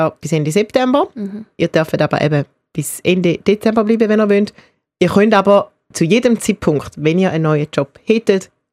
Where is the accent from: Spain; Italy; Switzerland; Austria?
Switzerland; Eastern Switzerland; accent: Eastern Swiss dialect; unseren Dialekt in der Ostschweiz gibt es genau 2 Sender dann noch